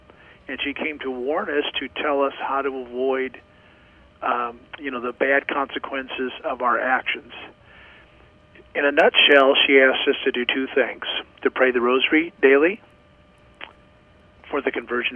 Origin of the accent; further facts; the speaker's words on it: Iowa, United States; also born or lived in Illinois; now in Topeka, United States; I live in Topeka, Kansas. I was born and raised in Iowa, lived some time in Illinois, and moved in the early 80s to the great state of Kansas.